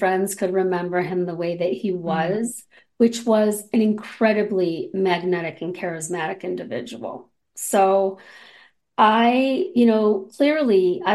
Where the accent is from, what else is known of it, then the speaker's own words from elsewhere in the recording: Detroit, Michigan, United States; I'm from the Detroit area. We were from Flint and Detroit, respectively, Novi area.